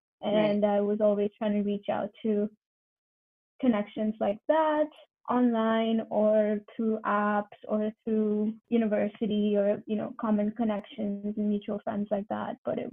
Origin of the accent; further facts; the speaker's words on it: central India, India; I was born and brought up in central India, and I wouldn't be able to say exactly how it went down because I wasn't fully out until I was 16 or 17 to myself even.